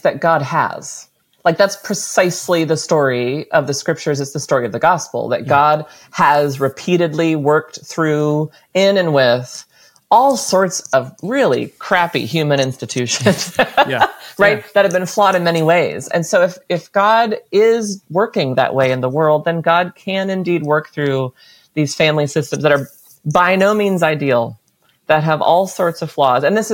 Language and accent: English; United States; so much of my identity, especially I think as an American, is wrapped up in producing stuff and consuming stuff.